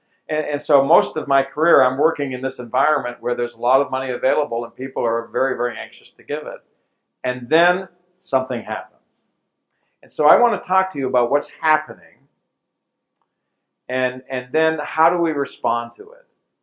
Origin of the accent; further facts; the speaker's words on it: Maine, United States; And I grew up in Maine, so which doesn't perhaps mean much to you, but if you know the map of the U.S., Maine is up in the top right-hand corner.